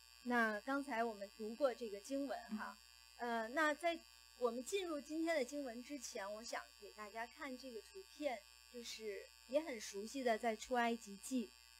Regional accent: China; 我觉得特别是我们中国人，我们以前的文化是告诉我们没有神啊，或者是神是怎么样的。

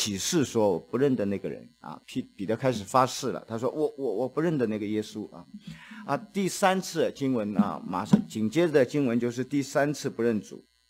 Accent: Shanghai, China; 我是从上海来的啊，我们上海人啊有的时候不太好啊

